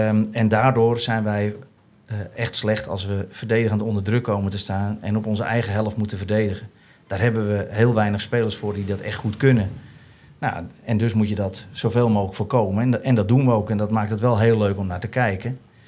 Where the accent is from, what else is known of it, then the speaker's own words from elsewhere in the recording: Netherlands; Nee, ik ben Nederlander. Ik ben voor Nederland.